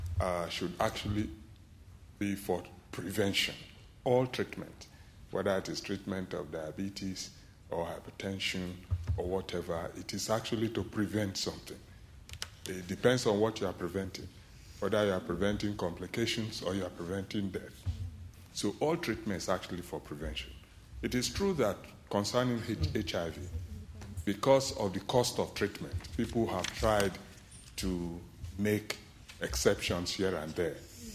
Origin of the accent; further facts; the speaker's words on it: Jos, Plateau, Nigeria; I'm from Jos in Nigeria.